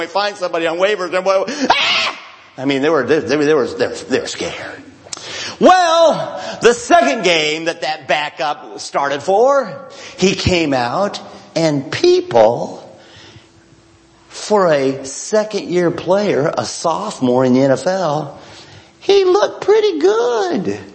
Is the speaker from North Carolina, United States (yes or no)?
no; Washington, United States; Oh, I loved him because he was from Washington, my home state.